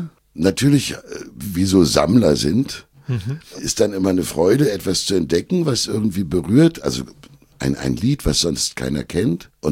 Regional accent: Berlin, Germany; Ich bin ja aus Köpenick.

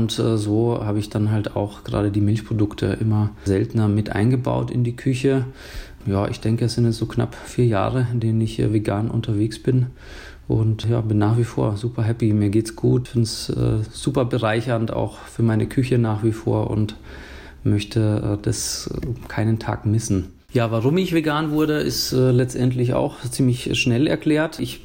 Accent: Bavaria, Germany; bei uns in Bayern sagt man Kartoffelkäs

